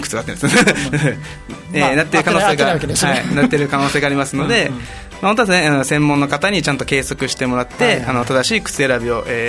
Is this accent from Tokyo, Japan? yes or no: no; Naha, Okinawa, Japan; now in Haebaru, Japan; 本籍は確かに読谷なんですけど、まあ、僕は自身はもう那覇生まれ、